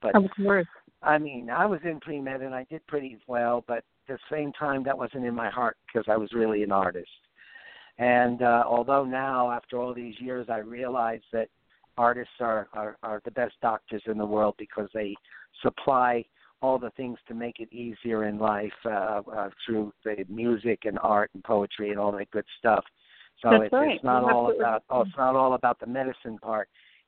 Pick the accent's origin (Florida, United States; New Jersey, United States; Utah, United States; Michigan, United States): New Jersey, United States; Pinewald; born there; also born or lived in Lakehurst; No, I was born in Pinewall, New Jersey.